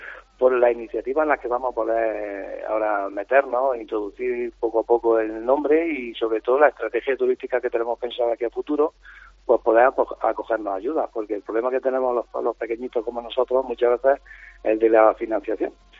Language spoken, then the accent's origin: Spanish; Baños de la Encina, Andalusia, Spain; Muchas gracias a vosotros por contar con mi pueblo.